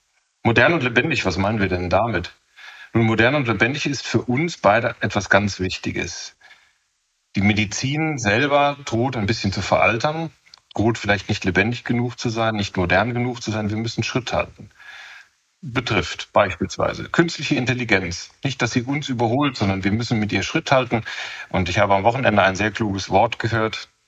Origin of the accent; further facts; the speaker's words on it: Koblenz, Rhineland-Palatinate, Germany; in meiner Heimatstadt Koblenz